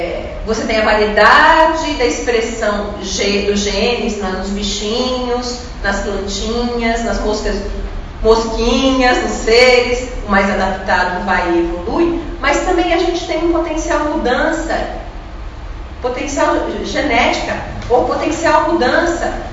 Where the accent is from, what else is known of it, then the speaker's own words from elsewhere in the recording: Mogi das Cruzes, São Paulo, Brazil; eu sou de Mogi